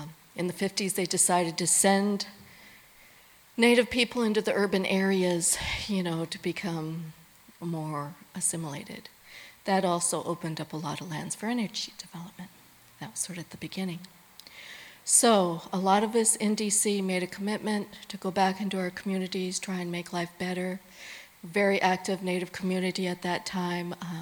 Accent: California, United States; So, a few years after that, we moved to Orange County. So I grew up in Orange County, and that was very interesting. I never felt like I fit.

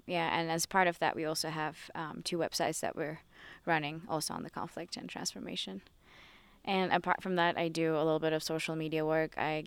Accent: Azerbaijan; English is a second language; I'm from Azerbaijan.

